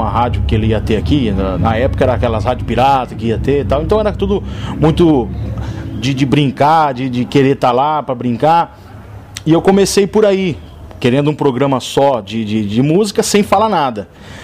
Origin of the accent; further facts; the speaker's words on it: Euclides da Cunha Paulista, São Paulo, Brazil; quando eu era criança, em Euclides da Cunha Paulista, tinha lá meus 5, 6 anos de idade